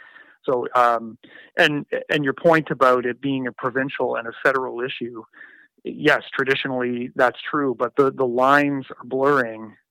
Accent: Sackville, New Brunswick, Canada; also born or lived in Amherst / Calgary; Well, I'm 47 years old. I was born in Amherst, Nova Scotia. And in, I think I was 5 months old, my parents moved out west. I lived in Calgary for until I was about 10 years old and moved back to the Maritimes to Sackville in 1985. So I've lived here most of my life.

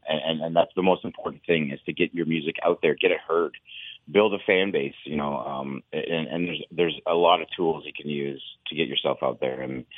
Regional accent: Fort Erie, Ontario, Canada; I grew up in Fort Erie, which is like an hour and a half away off reserve.

